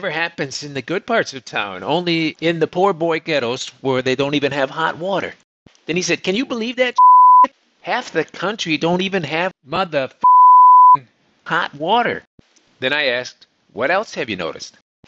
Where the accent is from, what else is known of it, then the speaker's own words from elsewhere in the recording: Canada; I'm from Canada, and to bring your dog down from Canada, you must fill out an overwhelming amount of paperwork